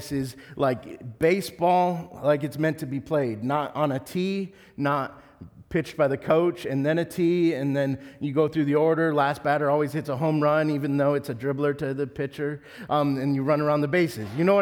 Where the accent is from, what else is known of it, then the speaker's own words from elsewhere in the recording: Minnesota, United States; but I grew up in Minnesota, where I'm a Twins fan.